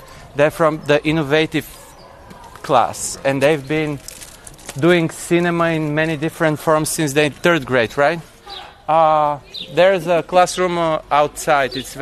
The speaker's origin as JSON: {"language": "English", "country": "Bulgaria", "said": "Officially, I'm not from Dermanti, I'm from the village, which is 7 kilometers down the road, but yeah, I got stuck here somehow"}